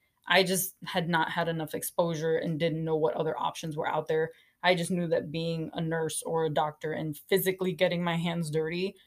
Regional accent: Miami, Florida, United States; I mean, I grew up in Miami, Florida. My parents split when I was young, so we did live between different homes, kind of moved around a lot from house to apartment and round and round, but always in the South Florida area.

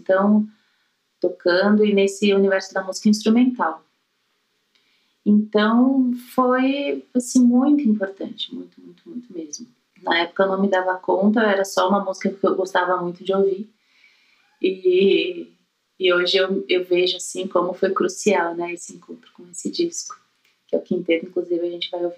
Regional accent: Florianópolis, Santa Catarina, Brazil; Eu sou de Florianópolis, então comecei a estudar lá.

